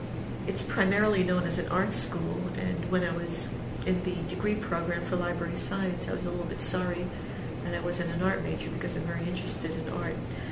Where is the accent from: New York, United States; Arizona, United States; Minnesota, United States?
New York, United States; Brooklyn; I'm from Brooklyn, New York.